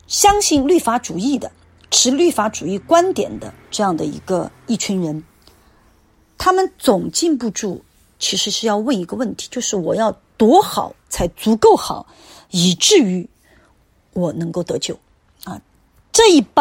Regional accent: China; 因为人们都不愿意无功受禄，我们中国人有句话叫做无功不受禄

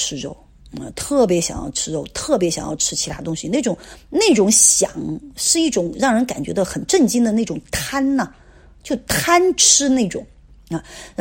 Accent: China; 其实我们中国人吃的那个结构，饮食结构是很好的

